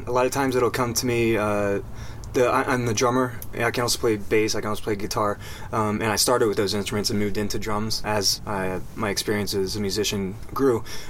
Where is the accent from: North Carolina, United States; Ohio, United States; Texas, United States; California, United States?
Ohio, United States; Cincinnati; I come from Cincinnati, essentially. I grew up there.